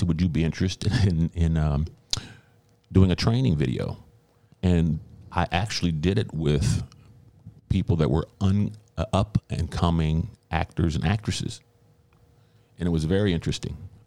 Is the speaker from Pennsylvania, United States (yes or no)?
no; Belleville, Illinois, United States; Let me tell you a little bit about growing up in Belleville. It was terrific. I had a lot of friends, still have a lot of friends there. I live in Belleville now, of course.